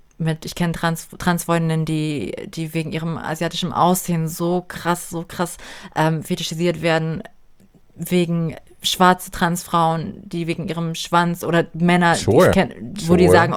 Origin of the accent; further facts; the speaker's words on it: Germany; ich bin hier geboren. Ich bin dankbar dafür. Ich bin Deutsche.